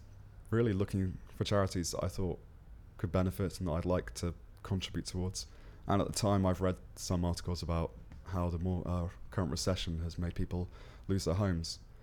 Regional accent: South West England, United Kingdom; now in London, United Kingdom; I'm recently 24 and I come from Devon, southwest of England.

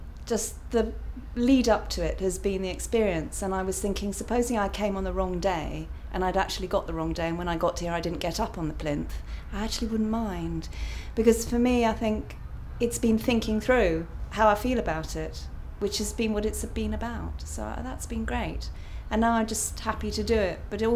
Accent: Winchester, South East England, United Kingdom; I am 55, I think. And I'm from Winchester.

